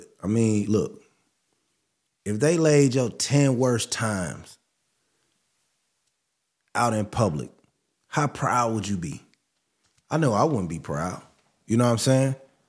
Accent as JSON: {"language": "English", "town": "Gary", "region": "Indiana", "country": "United States", "said": "I'm from Gary, Indiana, man. I've had all black teachers."}